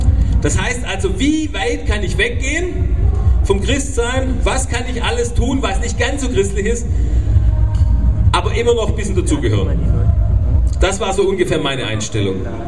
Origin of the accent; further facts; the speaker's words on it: Baden-Württemberg, Germany; now in Dresden, Germany; ich wohne in Dresden, ja, seit 19 Jahren, also für die, die jetzt nochmal rätseln, wo ich herkomme, wegen meinem komischen Dialekt. Ich bin Schwabe, besser gesagt Württemberger.